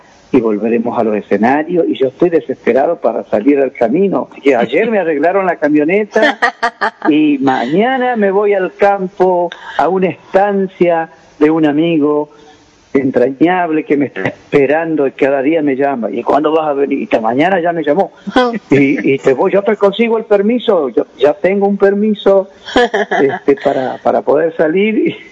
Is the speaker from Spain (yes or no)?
no; Anta, Salta, Argentina; ahora nos vamos a mi pago, donde yo nací, allá en Anta